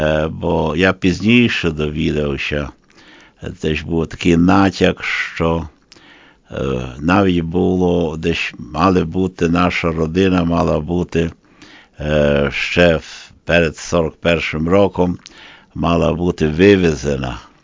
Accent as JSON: {"language": "Ukrainian", "town": "Lviv", "region": "Lviv Oblast", "country": "Ukraine", "tie": "born there", "said": "Моя сестра народилася в Івано-Франківську, а я вже народився у Львові. 1933 році."}